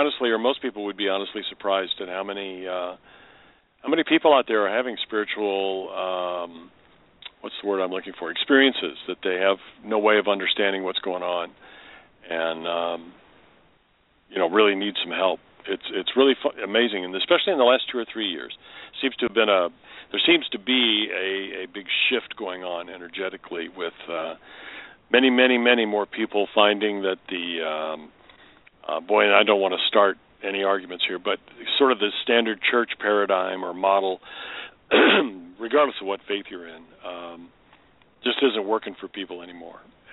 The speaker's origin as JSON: {"language": "English", "town": "Dallas", "region": "Texas", "country": "United States", "said": "Well, I'm from Dallas. That's where we have our practice"}